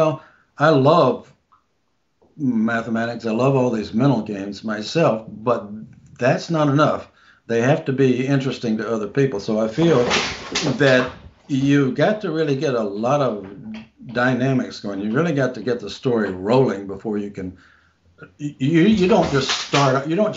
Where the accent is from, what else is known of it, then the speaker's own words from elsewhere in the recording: the South, United States; born there; So I can't leave the South in storytelling really because I was born there in the South.